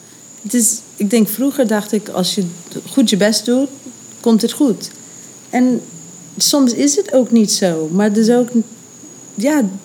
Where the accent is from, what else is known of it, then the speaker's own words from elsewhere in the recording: United States; Dutch is a second language; now in Netherlands; Als Amerikaan kan je niet zomaar blijven.